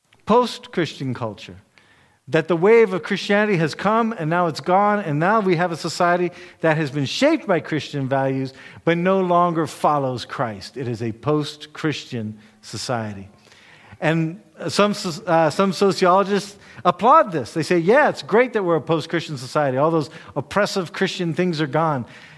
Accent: United States; because I'm an American.

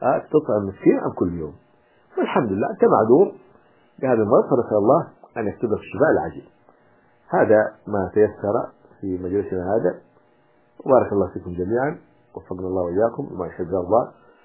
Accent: Hadhramaut, Yemen; القنفذ نحن عندنا في حضرموت كانوا يأكلونه

